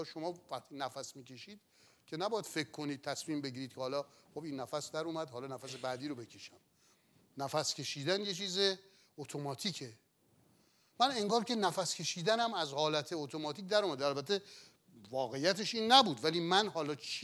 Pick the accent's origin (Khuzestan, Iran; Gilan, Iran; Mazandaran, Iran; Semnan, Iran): Gilan, Iran; Lahijan; born there; رفتیم شهر زادگاه من لاهیجان